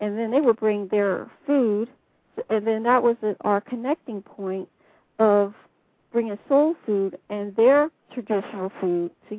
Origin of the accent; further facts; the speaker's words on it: New Jersey, United States; Nope, I'm from New Jersey.